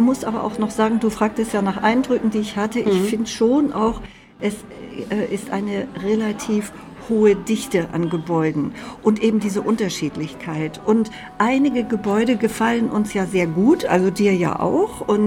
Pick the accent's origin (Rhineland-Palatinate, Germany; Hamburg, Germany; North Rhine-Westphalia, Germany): Hamburg, Germany; Ich bin aber ehrlich gesagt als Hamburgerin ganz andere Wasserflächen gewohnt